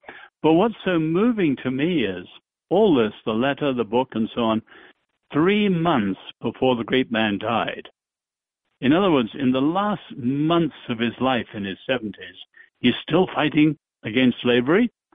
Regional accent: England, United Kingdom; now in United States; So I am an English, I'm a European evangelical. We stand proud.

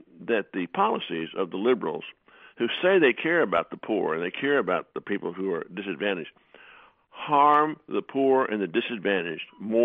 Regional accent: Texas, United States; Well, look, I grew up in Texas, and my high school was 25% Hispanic.

